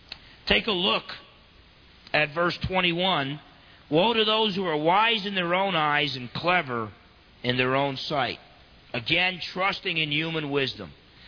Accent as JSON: {"language": "English", "region": "New Jersey", "country": "United States", "tie": "born or raised there", "said": "I know, because I grew up in New Jersey."}